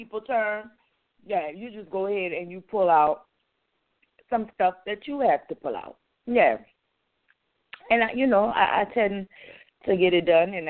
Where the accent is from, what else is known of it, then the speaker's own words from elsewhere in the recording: New Orleans, Louisiana, United States; They're saying New Orleans. Okay, and I'm from New Orleans, y'all.